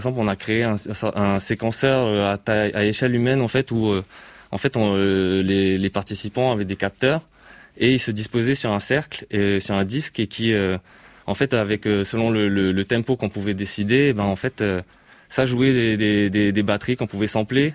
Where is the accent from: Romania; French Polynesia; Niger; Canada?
French Polynesia; je viens de Tahiti.